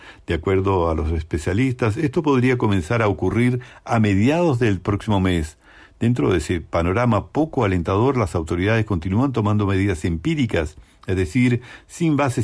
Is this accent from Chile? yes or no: yes; Chile; moved away as an adult; now in São Paulo, Brazil; periodista chileno radicado en San Paulo, Brasil